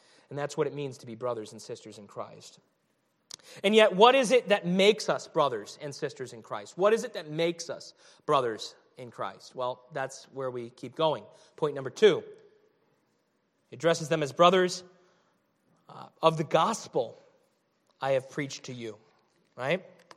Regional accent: New England, United States; I'm in New England. I grew up in New England. I'm a New York Giants fan.

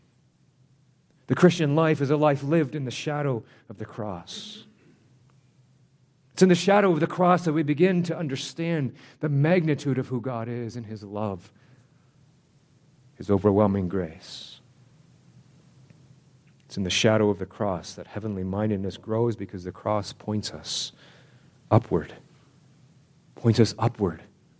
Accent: Canada; My passport tells me that I'm Canadian.

